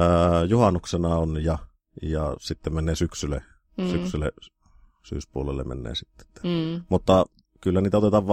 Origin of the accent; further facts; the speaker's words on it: Lapland, Finland; meillä Lapissa